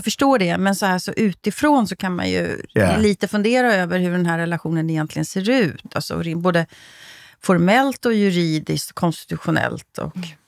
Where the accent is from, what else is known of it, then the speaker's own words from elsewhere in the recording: Sweden; som svensk blir jag alltid lite förvånad